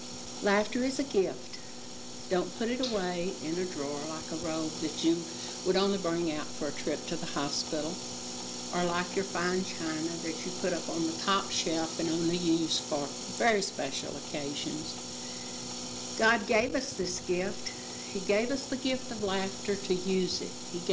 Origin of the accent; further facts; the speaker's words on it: Fort Griffin, Texas, United States; born or raised there